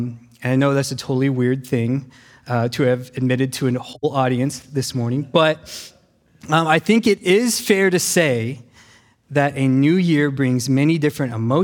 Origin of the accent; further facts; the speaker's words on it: Nevada, United States; We come from Nevada, the land of the desert